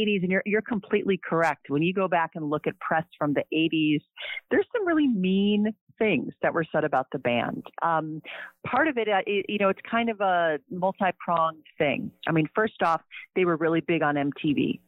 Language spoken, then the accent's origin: English; Cleveland, Ohio, United States; And I grew up in Cleveland, Ohio.